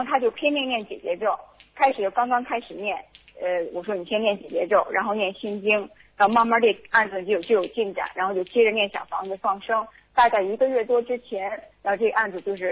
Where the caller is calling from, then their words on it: Florida, United States; 我是从佛罗里达州打过来的